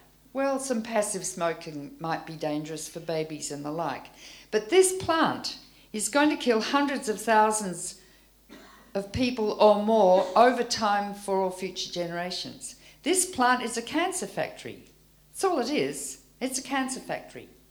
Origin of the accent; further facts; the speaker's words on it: Australia; How do I know? I come from Australia.